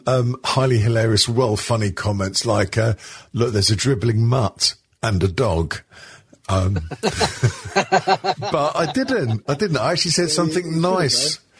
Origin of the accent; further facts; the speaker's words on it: South West England, United Kingdom; Cornish Monkey. I'm a Cornish Monkey.